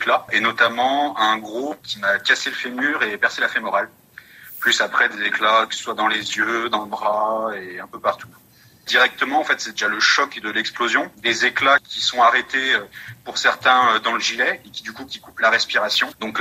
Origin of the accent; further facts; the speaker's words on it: Auvergne-Rhône-Alpes, France; Ma passion, moi, c'est la montagne. Je suis issu de Savoie. J'ai toujours gambadé dans la montagne.